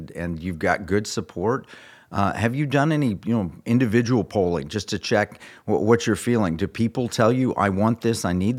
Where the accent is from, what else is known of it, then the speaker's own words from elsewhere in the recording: Oklahoma, United States; born there; now in Texas, United States; He was born in Texas, lives in Oklahoma. I was born in Oklahoma, live in Texas.